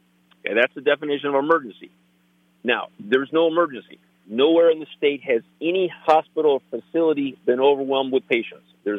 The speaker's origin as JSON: {"language": "English", "region": "Nevada", "country": "United States", "tie": "born or raised there", "said": "Now, I grew up in Nevada, 50 years here"}